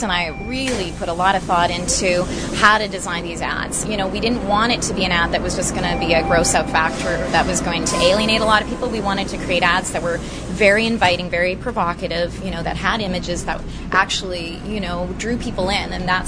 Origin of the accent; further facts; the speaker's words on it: Manitoba, Canada; But I'm a prairie girl. I come from Manitoba, grew up in farm country.